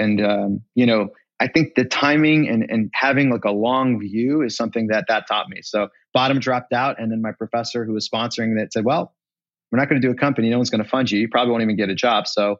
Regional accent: Pittsburgh, Pennsylvania, United States; So here I am, I'm a kid from Pittsburgh. My parents are immigrants.

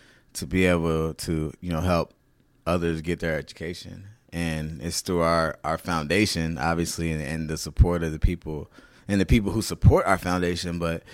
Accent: Virginia, United States; I'm from Virginia, so not too far of a drive from Baltimore.

